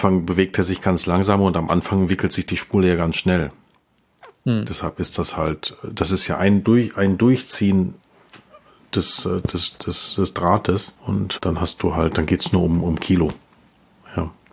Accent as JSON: {"language": "German", "region": "North Rhine-Westphalia", "country": "Germany", "said": "Ich komme ja aus dem Ruhrgebiet"}